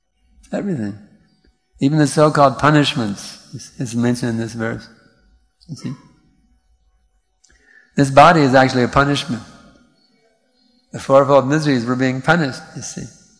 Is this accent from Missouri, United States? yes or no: yes; Missouri, United States; born there; Actually, there's a state called Missouri in the U.S. I was born in Missouri, so I was born in misery, you see.